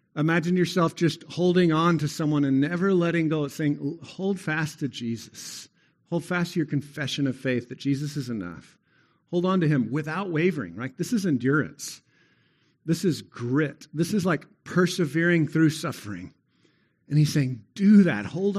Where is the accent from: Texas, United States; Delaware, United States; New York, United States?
Texas, United States; Is your lesser citizenship or your lesser identity as a Texan. I confessed that a few weeks ago, right? It's easy to take pride in being a Texan.